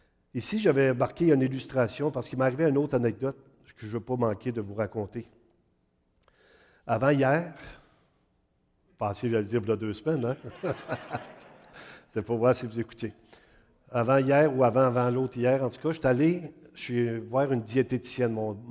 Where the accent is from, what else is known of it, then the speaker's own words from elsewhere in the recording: Mont-Joli, Quebec, Canada; Moi, je viens de Mont-Joli. D'autres, on est bourrés de neige, c'est pas pareil.